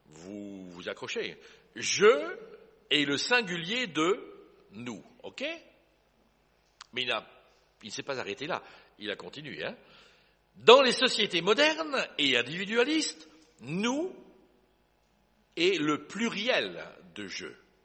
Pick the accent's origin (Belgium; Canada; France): Belgium; Liège, Wallonia; moved away; je suis parti de la Belgique, mais dans la Belgique, je suis quand même un Wallon. Et moi … je suis né à Liège. À Liège, Liège.